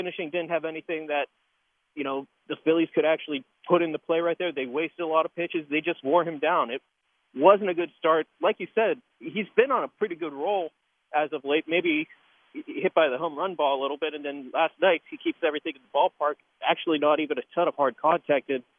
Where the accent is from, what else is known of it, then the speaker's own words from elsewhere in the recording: Pittsburgh, Pennsylvania, United States; keep it on the down low that I'm from Pittsburgh.